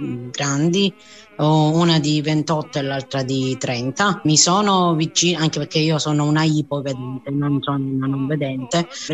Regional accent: Apulia, Italy; perché io, non essendo lucana, dico, sono pugliese

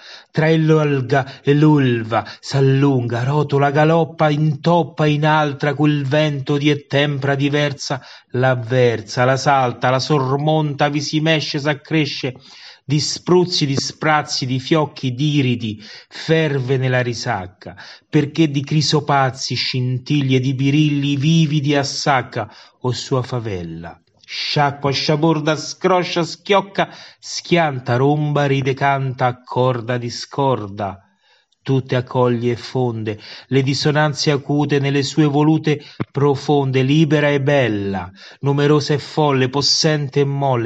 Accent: Rome, Lazio, Italy; sono di Roma e questo è il mio contributo audio

